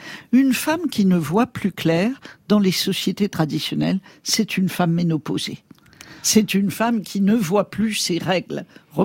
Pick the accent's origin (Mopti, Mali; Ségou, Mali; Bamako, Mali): Bamako, Mali; born there; je suis née à Bamako, au Mali, et j'ai beaucoup voyagé, j'ai passé beaucoup de temps en Afrique